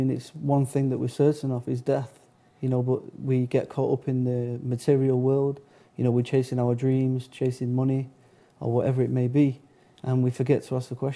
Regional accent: Manchester, North West England, United Kingdom; So, but I'm born and bred in Manchester, England.

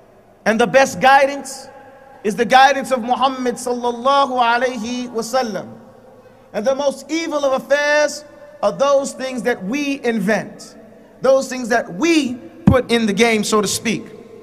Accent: New York, United States; You know, we're from the North, we're New Yorkers.

